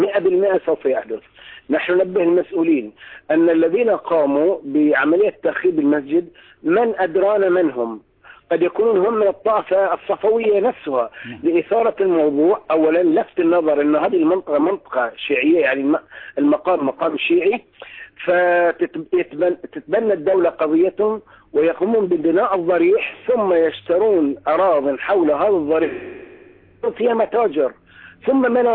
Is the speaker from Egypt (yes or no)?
no; Bahrain; عندنا في البحرين